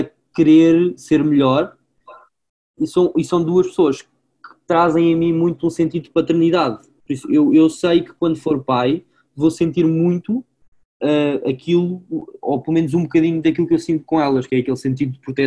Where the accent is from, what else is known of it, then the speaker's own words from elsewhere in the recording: Mafra, Lisbon, Portugal; also born or lived in Montijo; eu quando era pequenino eu vivia em Mafra.